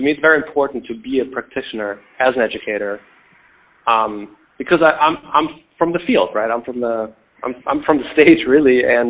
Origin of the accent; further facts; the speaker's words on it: Lower Saxony, Germany; I'm from a small town near Hanover, Germany, West Germany, so not a lot of access to live venues, although some.